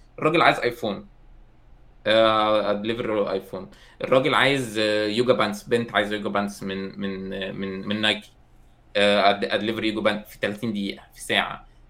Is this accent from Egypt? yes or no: yes; Egypt; لو الناس عندنا في مصر بتتغدى الساعة 4